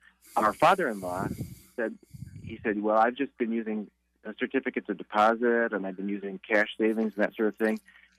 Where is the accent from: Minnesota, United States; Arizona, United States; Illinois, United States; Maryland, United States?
Minnesota, United States; In fact, where we grew up in Minnesota, most people could also have a lake cottage that they could go to.